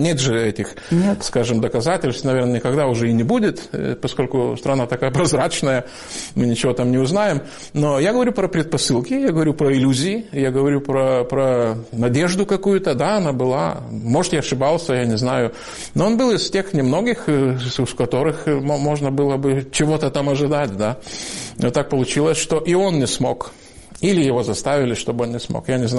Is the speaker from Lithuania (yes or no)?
yes; Lithuania; Я говорю, вот из Литвы.